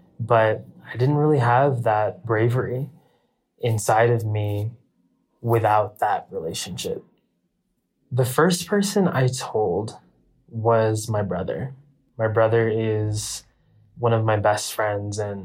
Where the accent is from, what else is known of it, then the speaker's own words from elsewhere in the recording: India; The first is me being Indian. The Indian culture is a culture full of taboos.